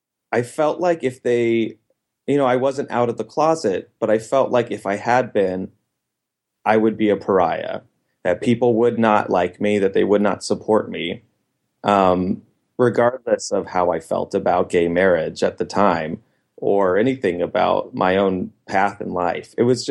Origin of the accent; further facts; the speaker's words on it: California, United States; I was a student from California in his stake at BYU.